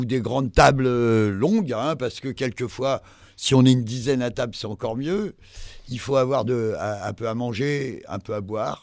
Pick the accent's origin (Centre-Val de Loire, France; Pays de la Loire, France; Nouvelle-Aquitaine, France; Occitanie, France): Centre-Val de Loire, France; Orléans; parce que moi, je suis d'Orléans